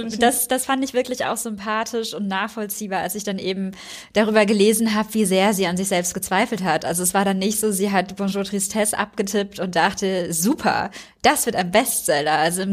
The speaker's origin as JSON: {"language": "German", "region": "West Germany", "country": "Germany", "said": "Also ich komme ja aus Westdeutschland."}